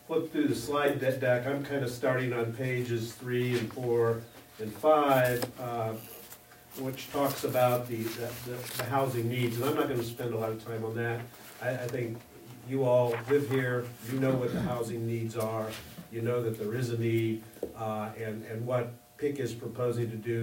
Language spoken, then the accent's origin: English; Evansville, Indiana, United States; I'm an attorney from Evansville, Indiana